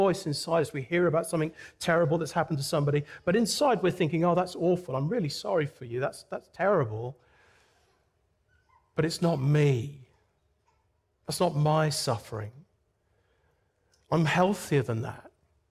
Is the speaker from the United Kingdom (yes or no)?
yes; United Kingdom; now in Florida, United States; because, you know, I'm a British guy.